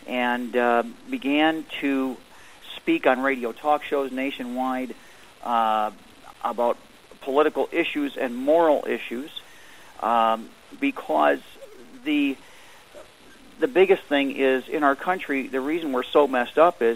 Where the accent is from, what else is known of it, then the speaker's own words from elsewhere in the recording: Detroit, Michigan, United States; I was born in Detroit, Michigan, in 1964, so I know what people in the inner cities go through. Having lived in the city of Detroit proper, also lived in the suburbs